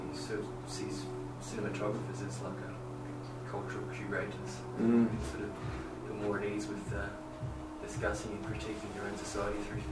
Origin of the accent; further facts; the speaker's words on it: Melbourne, Victoria, Australia; I come from the Bible Belt in Melbourne